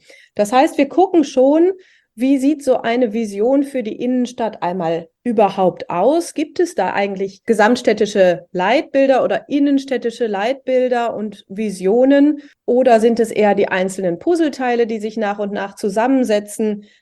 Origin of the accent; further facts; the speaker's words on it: Oberhausen, North Rhine-Westphalia, Germany; Naja, ich komme ja aus Oberhausen, mitten im Ruhrgebiet.